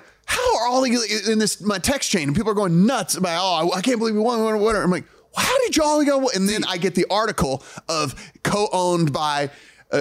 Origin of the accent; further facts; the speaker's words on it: Shreveport, Louisiana, United States; Would I have made a bet on a horse strictly based off the fact that the owners are from my hometown? Yes, I would have, because I don't do the research that you guys do. If you'd have just let me know, hey, you know who owns it? This is family from Shreveport, Louisiana.